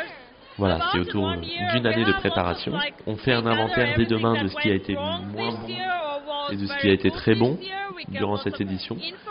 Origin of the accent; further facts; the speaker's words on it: Japan; French is a second language; Nous venons du Japon, on participe à cet événement en tant que promoteur de la culture japonaise.